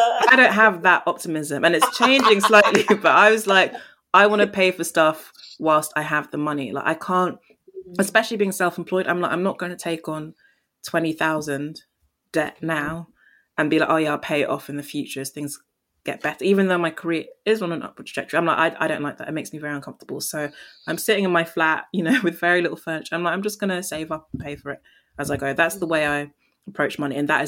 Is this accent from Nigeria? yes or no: yes; Nigeria; so I'm Nigerian, so I'm coming from like a Black West African background